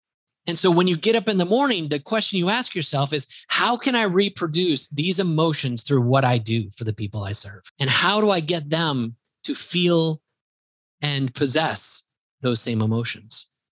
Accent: Wisconsin, United States; accent: Wisconsin; There goes my Wisconsin accent.

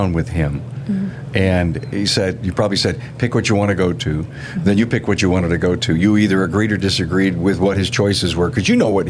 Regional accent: Buffalo, New York, United States; But of course, we're from Buffalo, so what are we famous for?

